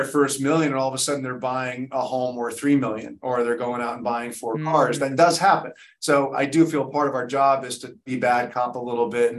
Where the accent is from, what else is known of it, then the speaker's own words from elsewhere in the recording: New Jersey, United States; I'm from New Jersey.